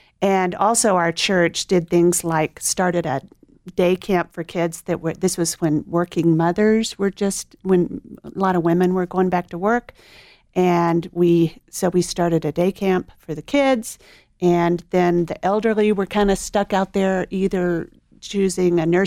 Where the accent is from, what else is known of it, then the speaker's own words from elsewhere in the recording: Little Rock, Arkansas, United States; I was raised in Little Rock, Arkansas, and I was three years old when the Central High School racial thing happened